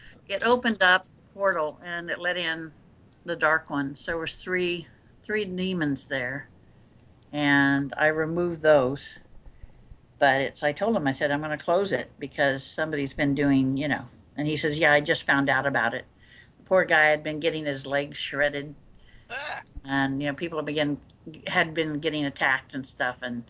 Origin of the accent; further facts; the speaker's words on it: Kansas, United States; now in Oregon City, United States; Yeah, I live up in Oregon City. I live on a farm in a rural Oregon City. But I was raised in Kansas, so I love the heat.